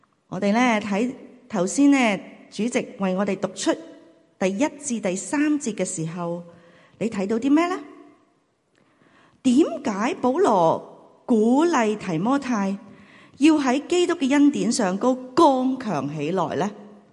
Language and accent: Chinese; Hong Kong; 我们香港人呢，个个都懂饮食食懂谈